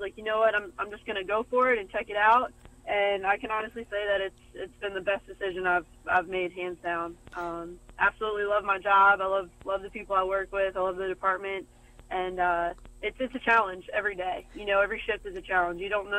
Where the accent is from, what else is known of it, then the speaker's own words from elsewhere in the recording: New York, United States; because, you know, I'm from New York. I was there, you know, when 9/11 took place.